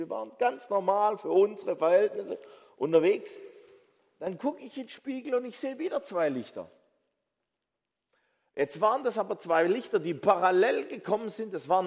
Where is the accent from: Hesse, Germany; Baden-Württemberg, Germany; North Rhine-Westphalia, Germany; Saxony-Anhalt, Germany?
Baden-Württemberg, Germany; Ich komme aus dem Nordschwarzwald, eine traumhafte Gegend zum Motorradfahren.